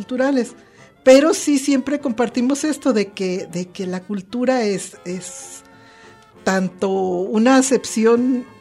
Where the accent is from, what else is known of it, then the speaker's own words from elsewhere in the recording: Pátzcuaro, Michoacán, Mexico; also born or lived in Mexico City; yo nací en Ciudad de México, pero vivimos en Michoacán, que amo con todo mi corazón Michoacán.